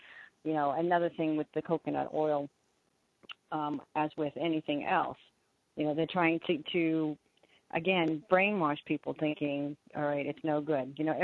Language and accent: English; Ireland; I'm Irish myself.